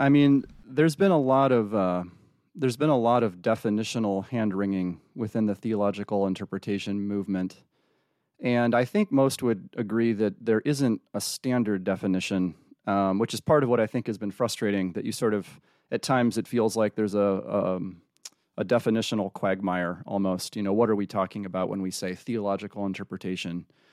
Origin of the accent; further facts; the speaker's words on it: Freeport, Illinois, United States; I was raised in the Midwest, Freeport, Illinois, which is, most people haven't heard of it.